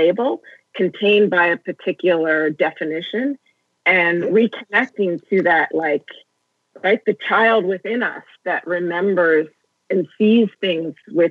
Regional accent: United States; Yeah, I'm so American.

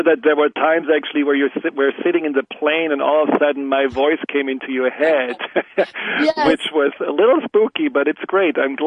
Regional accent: Germany; accent: German; English is a second language; what about my English and my German accent and will people make fun of me?

